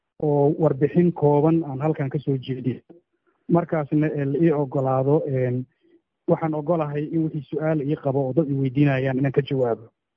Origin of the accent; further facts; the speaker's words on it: Kismayo, Lower Juba, Somalia; also born or lived in Buuleberde; 19 April 1968 waxaan ku dhashay degmada Buuleberde, gobolka Hiiraan ee Soomaaliya. Markii 3 sano aan jiray 1971, aabahay oo askari ahaa waxaa loo soo bedelay degmada Kismaayo